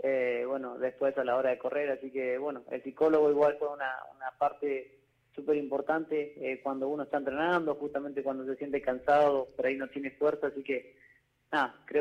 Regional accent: Gualjaina, Chubut, Argentina; no podía jugar al fútbol porque bueno, el club de mi pueblo cerró y bueno, me dediqué a correr

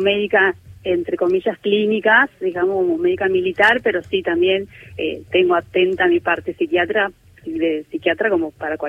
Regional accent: La Banda, Santiago del Estero, Argentina; now in Antarctica; Yo soy de Santiago del Estero, de La Banda.

